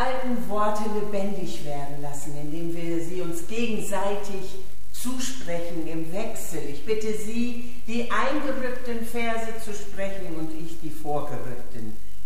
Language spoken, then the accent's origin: German; Backemoor, Lower Saxony, Germany; Ich komme ja aus Backemoor.